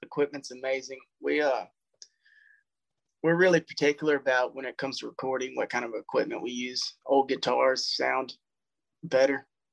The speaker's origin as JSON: {"language": "English", "region": "Texas", "country": "United States", "said": "yeah, of course, we're from Texas, but why can't people in London listen to it?"}